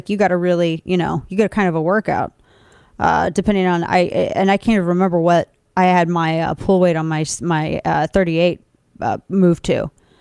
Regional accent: Missouri, United States; You guys know my home state is Missouri

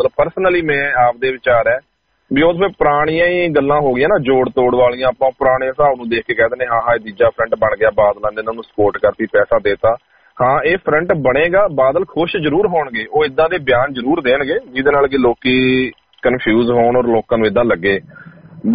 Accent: Haryana, India; even ਕਿ ਮੈਂ ਹਰਿਆਣੇ ਤੋਂ ਹਾਂ, ਬਟ ਸਾਰੀਆਂ ਰਿਸ਼ਤੇਦਾਰੀਆਂ ਪੰਜਾਬ ਚ ਨੇ

